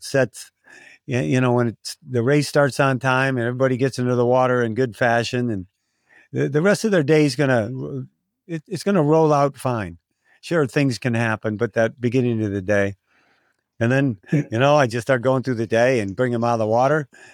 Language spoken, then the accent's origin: English; Ireland; well, I'm Irish and I'm full of you-know-what